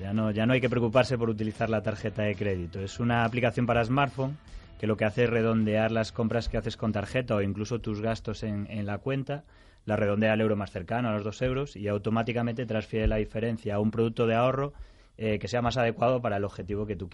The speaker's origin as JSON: {"language": "Spanish", "region": "Galicia", "country": "Spain", "tie": "born or raised there", "said": "con un fondo de capital riesgo de ahí, de mi tierra, de Galicia"}